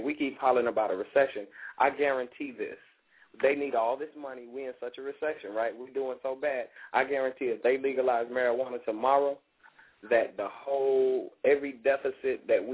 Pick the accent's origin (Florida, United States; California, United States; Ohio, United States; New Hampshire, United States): Florida, United States; Miami; also born or lived in Chicago / New York / Georgia / Texas; I was born in Chicago, raised in Miami, Florida, lived in New York, pursued my career out there. I've lived in Georgia, Texas, of course, Chicago.